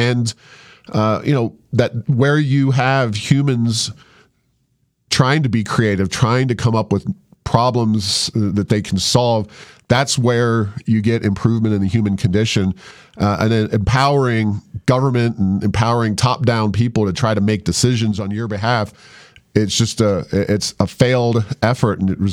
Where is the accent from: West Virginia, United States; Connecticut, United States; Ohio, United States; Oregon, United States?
Ohio, United States; I was born and raised in Ohio.